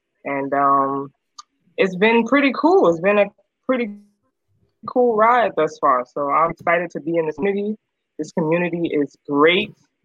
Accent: Bronx, New York, United States; So I played like I told you guys, I'm from the Bronx, and I'm from a basketball family.

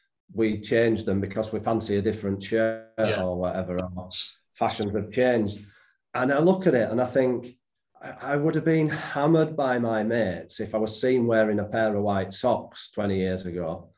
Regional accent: Yorkshire and the Humber, United Kingdom; as a Yorkshireman

